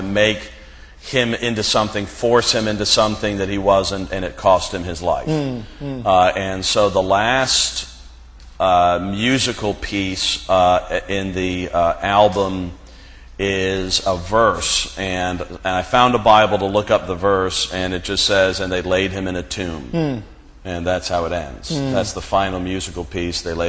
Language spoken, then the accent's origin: English; Connecticut, United States; also born or lived in New York; I was born in New York. My family moved to Connecticut.